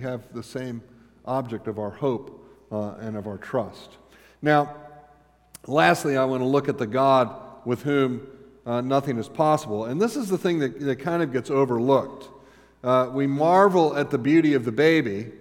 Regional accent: Florida, United States; I grew up in South Florida, and a huge Latino influx while I was living there.

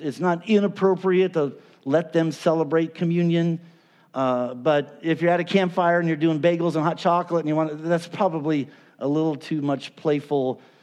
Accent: Phoenix, Arizona, United States; I went to school in Flagstaff for 2 years, and I grew up in Phoenix in the desert

